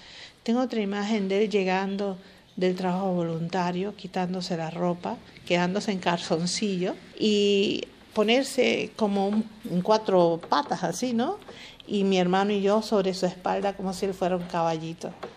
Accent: Cuba; Mi mamá es la responsable directa de eso, pero también mi pueblo, porque yo me eduqué en Cuba siempre.

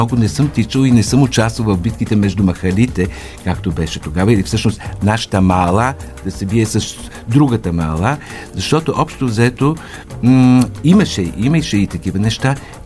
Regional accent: Sofia, Sofia City, Bulgaria; born there; Роден съм в центъра на София, малката уличка генерал Паренсов, която се намира съвсем близо до стадион Васил Левски.

